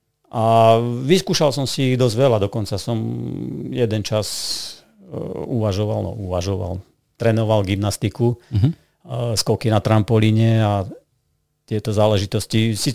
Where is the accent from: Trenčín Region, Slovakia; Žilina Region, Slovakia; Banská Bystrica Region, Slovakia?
Žilina Region, Slovakia; Martin; Ja som rodený Martinčan, áno.